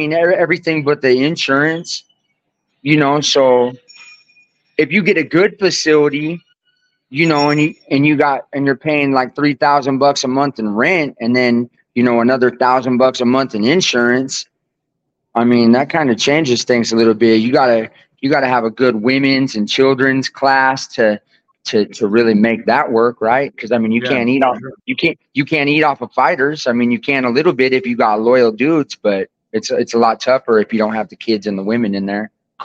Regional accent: Seattle, Washington, United States; now in Texas, United States; I'm from Seattle, man. I told you before. But I'm in I'm south of Dallas, about an hour.

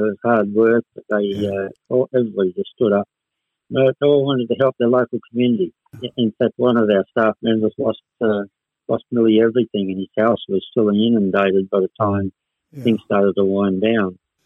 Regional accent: Casino, New South Wales, Australia; We're very proud of where we come from. Mm. And we like to recognise the fact that we are from Casino, distinct from the Northern Rivers or whatever other destination you might have.

